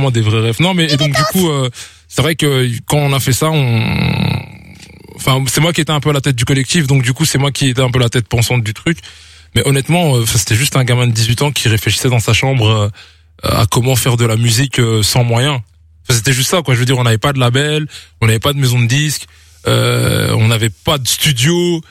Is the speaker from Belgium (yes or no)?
yes; Liège, Wallonia, Belgium; now in Brussels, Belgium; Non, mais moi, moi, j'ai grandi à Liège quand j'étais petit.